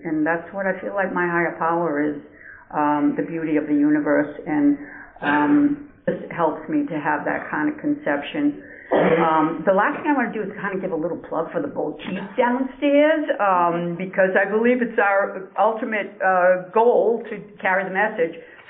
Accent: Rhode Island, United States; I am from Rhode Island.

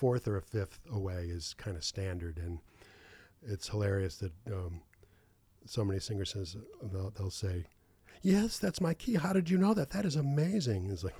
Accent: Chicago, Illinois, United States; I am from Chicago, but you're darn close.

